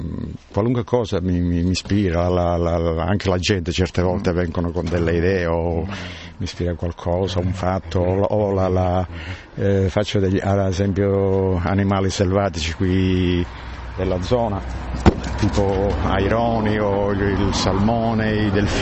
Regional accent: Sicily, Italy; Mi ricorda molto la mia infanzia, come sono cresciuto in Sicilia

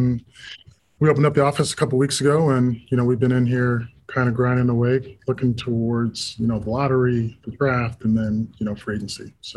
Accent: Toronto, Ontario, Canada; also born or lived in London, England; I was born in London, England. You know, I moved to Canada when I was four. I grew up in an area of the city called

